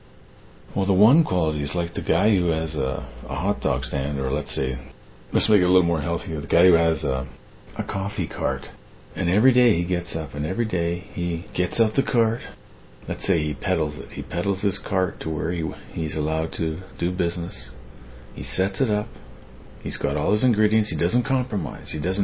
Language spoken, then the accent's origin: English; Canada; moved away; for me as a Canadian transplant, it's hard to get used to.